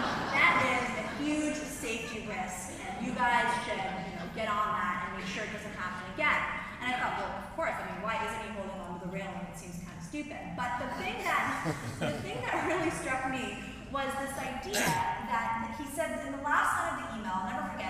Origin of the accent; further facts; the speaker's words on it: Canada; being Canadian and being a little bit removed